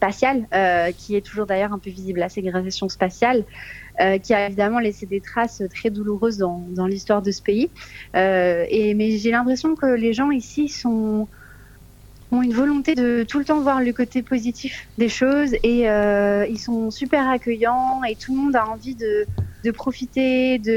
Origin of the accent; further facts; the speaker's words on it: Southern France, France; now in South Africa; Moi, je viens du sud de la France et ici, on a plein de choses qui font penser au sud de la France.